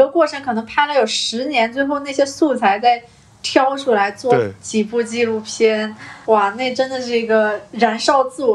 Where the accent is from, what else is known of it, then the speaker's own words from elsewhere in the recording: Mayang, Hunan, China; 我的家乡是麻阳嘛